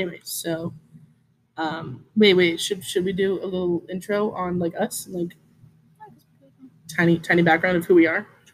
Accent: Arizona, United States; Oh, well, I lived in Arizona my whole life, but I'm not going to tell you what area.

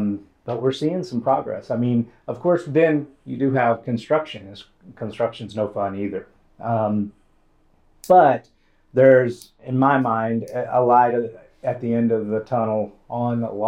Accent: Rome, Georgia, United States; also born or lived in Kennesaw; I grew up in Northwest Georgia. I kind of have two hometowns, Rome, Georgia.

